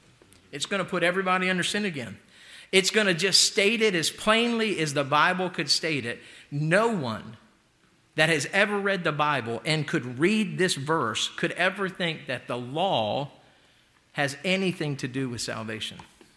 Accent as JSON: {"language": "English", "country": "United States", "said": "and I'm an American, folks. I mean, I hope you understand, I love America"}